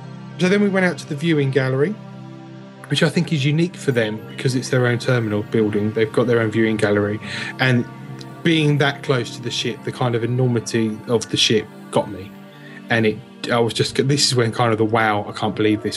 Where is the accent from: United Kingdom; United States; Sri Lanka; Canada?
United Kingdom; East of England; I'm actually from Essex.